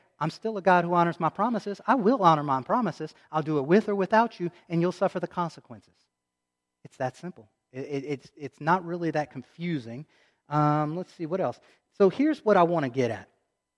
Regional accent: Patterson, Louisiana, United States; I grew up in Patterson, Louisiana. In Patterson, Louisiana, when I was growing up, there were one or two sightings that I remember in the newspaper of black bears.

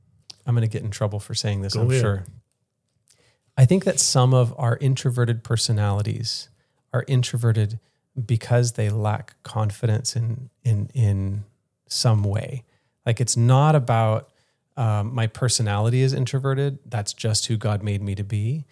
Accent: Powderly, Kentucky, United States; one of the best memories, clearest memories I have of my home church growing up in Powderly, Kentucky.

